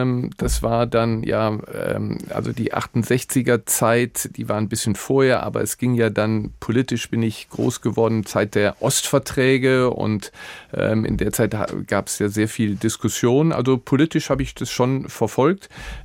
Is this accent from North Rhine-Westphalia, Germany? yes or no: yes; Neuss, North Rhine-Westphalia, Germany; Ich bin in Neuss groß geworden, eine katholische, konservative Stadt, auch im CDU-Milieu.